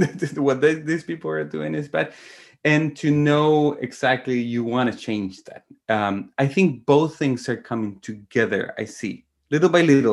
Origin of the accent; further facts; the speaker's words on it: Chile; I'm from Chile, from the south of Chile